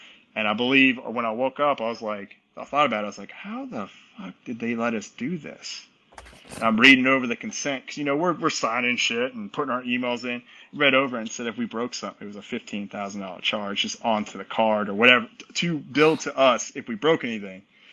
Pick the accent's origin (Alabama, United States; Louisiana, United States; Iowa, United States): Louisiana, United States; New Orleans; hey, you know, look, we're from New Orleans. We get a little rowdy.